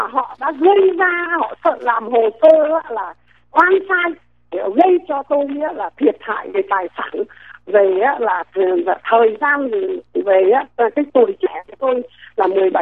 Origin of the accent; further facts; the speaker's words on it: Hanoi, Vietnam; Mà ông biết tôi dân Hà Nội mà, tôi cũng cày hơn là trâu bò nữa.